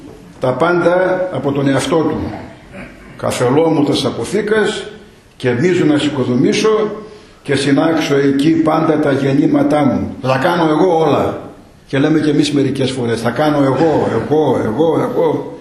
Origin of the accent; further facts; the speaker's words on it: Eastern Macedonia and Thrace, Greece; Ακόμη και στο χωριό που μεγάλωσα εγώ στη Θράκη